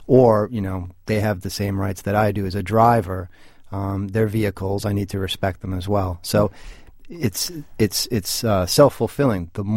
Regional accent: Boston, Massachusetts, United States; You know, I grew up in Dorchester. I learned how to ride on Templeton Street and, you know, rode my first couple of thousand miles in Boston as a bike messenger

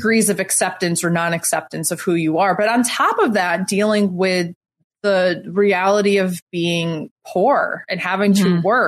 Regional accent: United States; Granted, I'm an American, like, blah, blah, blah.

